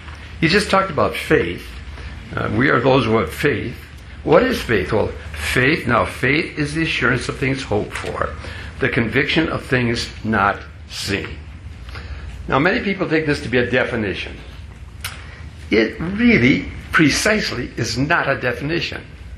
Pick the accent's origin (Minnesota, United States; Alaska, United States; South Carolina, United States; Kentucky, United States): Minnesota, United States; Hinckley; some of you remember that I grew up in Hinckley, Minnesota, where the men are men and pansies are flowers and the women are slightly above average. That's where I grew up.